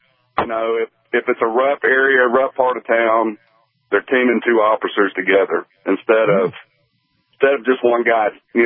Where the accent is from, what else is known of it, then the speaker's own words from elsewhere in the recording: Atlanta, Georgia, United States; I'm from Atlanta, Georgia. And, you know, there's a big racial diversity there